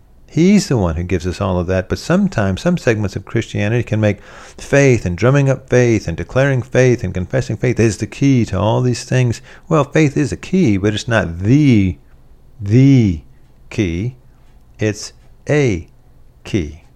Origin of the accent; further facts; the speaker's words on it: the South, United States; I'm from the South, so it was pretty rare.